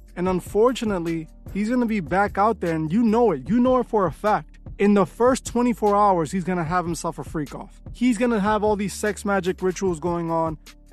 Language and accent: English; New York, United States; I grew up in New York, and everybody knew about